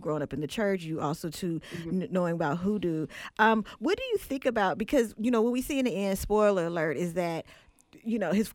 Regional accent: Oakland, California, United States; You know, I'm from Oakland, so.

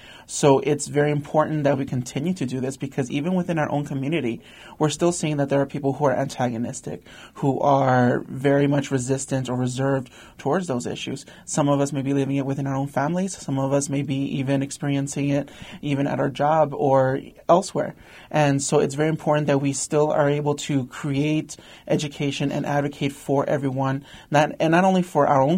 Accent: El Paso, Texas, United States; Because even though growing up in El Paso, even though there can be a little bit more of a liberal mindset

